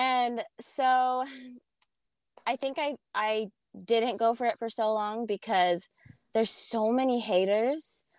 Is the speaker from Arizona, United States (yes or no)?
yes; Gilbert, Arizona, United States; this man, Brandon Stewart, moved into our town, which I grew up in Gilbert, Arizona.